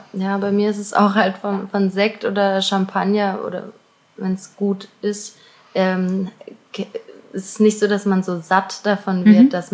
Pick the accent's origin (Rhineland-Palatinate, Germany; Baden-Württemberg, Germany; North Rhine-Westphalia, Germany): Baden-Württemberg, Germany; Auggen; wenn ich sage, ich komme aus Augen, dann, ah ja, Augener Schäf